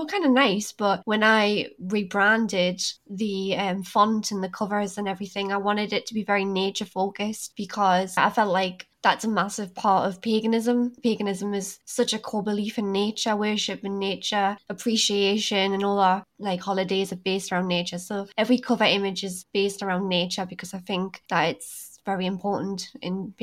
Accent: Newcastle upon Tyne, North East England, United Kingdom; I'm from Newcastle and I'm almost 30.

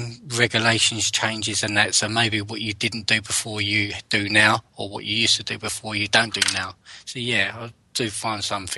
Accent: London, United Kingdom; I'm from London and I am on an electrical course.

